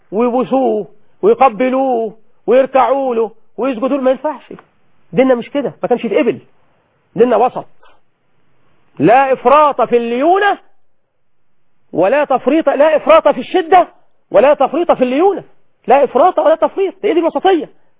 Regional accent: Egypt; مش كان زمان بيقول لنا رئيس من الرؤساء اللي عندنا في مصر

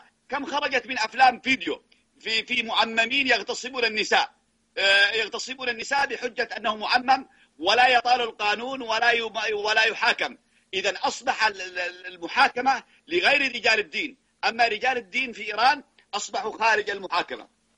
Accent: Yemen; عندنا في اليمن

